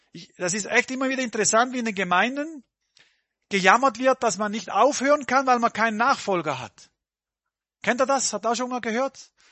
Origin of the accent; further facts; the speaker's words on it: Switzerland; Mit Jungen habe ich manchmal diskutiert, bei uns in der Schweiz